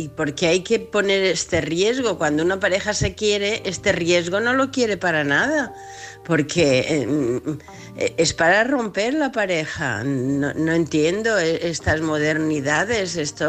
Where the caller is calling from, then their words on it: Palma, Balearic Islands, Spain; de Palma, de Mallorca.